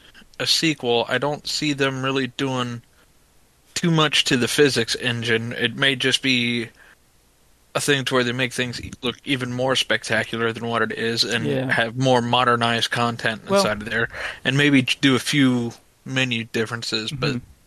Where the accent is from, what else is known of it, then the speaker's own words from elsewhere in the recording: United States; Simply because we're from the States here.